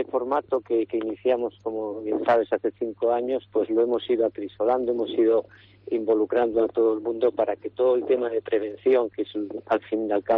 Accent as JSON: {"language": "Spanish", "region": "Cantabria", "country": "Spain", "said": "a mí, sabes que soy cántabro por los cuatro costados"}